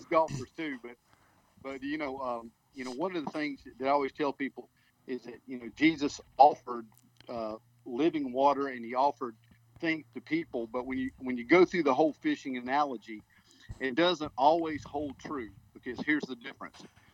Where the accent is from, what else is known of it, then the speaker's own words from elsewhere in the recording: South Carolina, United States; And I'm from South Carolina. We don't do snow.